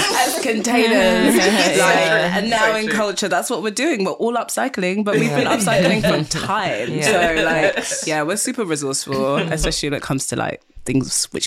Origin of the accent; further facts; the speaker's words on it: United Kingdom; my connection to Nigeria, I felt like it was really necessary that I also considered like the fact that I'm British